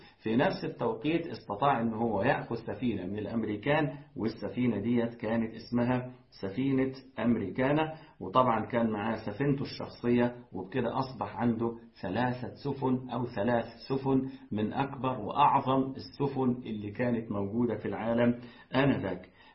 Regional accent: Egypt; إحنا كمصريين دايما بنقول إيه؟ بنقول الرئيس.

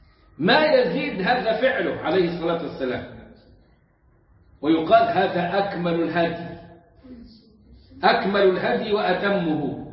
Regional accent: Egypt; احنا كمصريين

